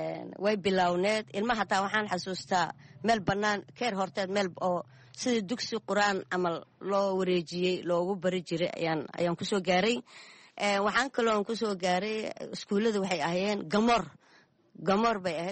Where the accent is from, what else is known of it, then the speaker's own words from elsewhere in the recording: Jamaame, Lower Juba, Somalia; moved away as an adult; now in Kenya; Soomaaliya aan ku dhashay Soomaaliya aan ku soo bartay ku soo barbaaray kuna guursaday